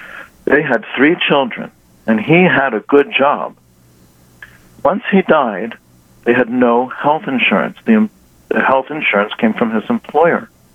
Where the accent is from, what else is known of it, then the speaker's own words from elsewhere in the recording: United States; born there; I am very blessed and fortunate that I was born in the United States.